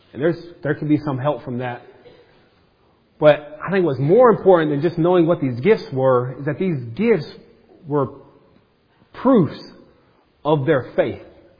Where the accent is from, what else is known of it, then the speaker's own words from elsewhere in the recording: North Carolina, United States; Now, Hope and I, we're from North Carolina. We travel about 900 miles to get here.